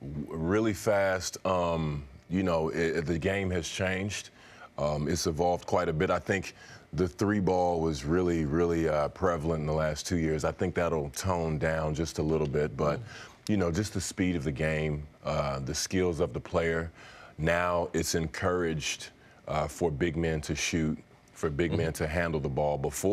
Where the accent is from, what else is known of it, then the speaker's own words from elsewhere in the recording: Dallas, Texas, United States; You know, being in San Antonio, I'm from Dallas